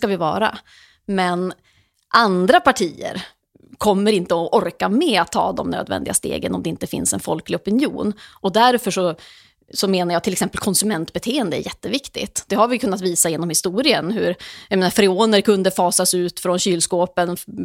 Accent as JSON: {"language": "Swedish", "region": "Norrland", "country": "Sweden", "said": "jag kommer själv från norra Sverige, jag har släkt i norra Sverige"}